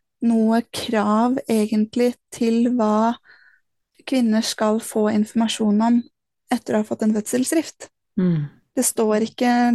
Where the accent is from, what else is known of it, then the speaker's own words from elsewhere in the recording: Ullensaker, Akershus, Norway; Jeg er født og oppvokst i Ullensaker på Østlandet